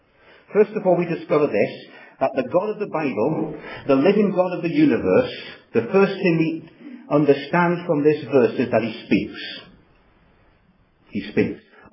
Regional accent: North East England, United Kingdom; I will try and read it in my best English. After all, I am a Geordie.

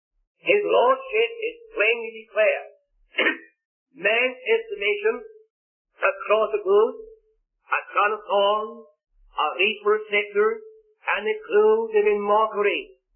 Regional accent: Scotland, United Kingdom; Even though I'm a Scotsman.

